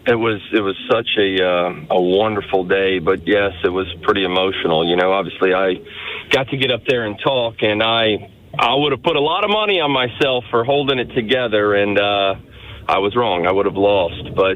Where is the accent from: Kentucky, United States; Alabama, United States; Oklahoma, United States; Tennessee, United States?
Tennessee, United States; Memphis; I'm from Memphis, right? I went to Christian Brothers High School, and obviously very familiar with Hutchinson.